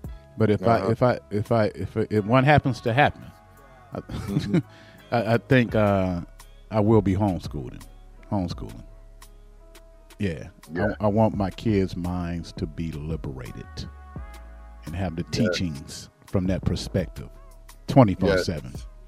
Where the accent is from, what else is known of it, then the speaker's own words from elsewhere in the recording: Muskegon, Michigan, United States; I got to shout out my hometown in Muskegon, Michigan, our former mayor, Kim Sims.